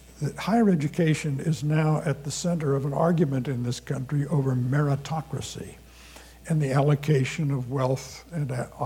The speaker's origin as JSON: {"language": "English", "town": "Champaign", "region": "Illinois", "country": "United States", "tie": "born or raised there", "said": "When I was growing up in Champaign, Illinois, right after the Second World War, in the late 40s and early 50s"}